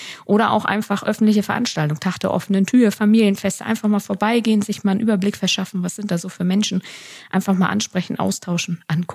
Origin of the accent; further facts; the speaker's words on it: Rostock, Mecklenburg-Vorpommern, Germany; born there; ich bin 32 Jahre jung und komme gebürtig aus dem schönen Mecklenburg, Rostock um genau zu sein, wohne jetzt mittlerweile aber im NRW und im Bergischen Land